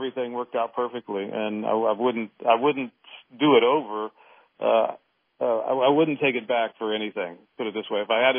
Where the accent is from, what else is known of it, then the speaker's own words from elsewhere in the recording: Nevada, United States; I took a drive up through Nevada, which is my home state, and I saw parts of that state I had never seen before.